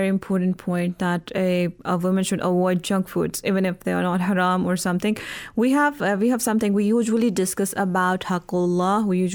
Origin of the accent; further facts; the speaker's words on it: Jammu and Kashmir, India; since we are from the Indian administrated Kashmir, so I was telling him I would love to stay in India for some time.